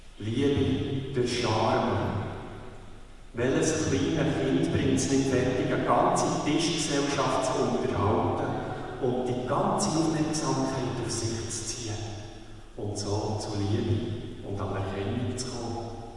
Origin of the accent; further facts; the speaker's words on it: Switzerland; würden wir in dieser Frage den Weltmeisterpreis bekommen als Schweizer.